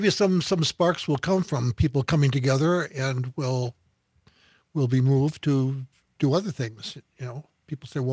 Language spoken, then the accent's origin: English; United States; as a young boy growing up in America, I remember studying the UN was just being formed in the 50s.